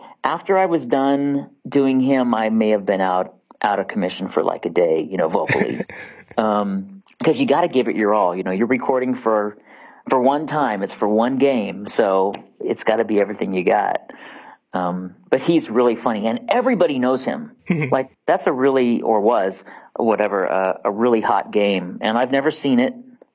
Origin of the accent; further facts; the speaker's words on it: Hayward, California, United States; I'm originally from Hayward, which is across the bay by Oakland, but lived in San Francisco when I was doing Les Mis for a year and a half.